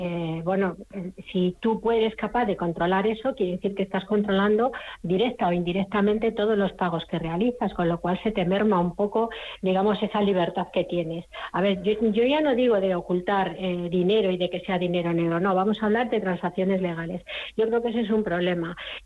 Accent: Spain; como española tendría que decir

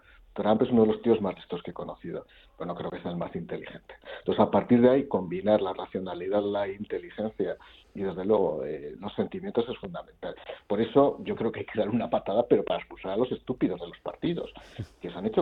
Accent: Jaca, Aragon, Spain; Debe ser ya un problema generacional, debe ser que soy de Jaca

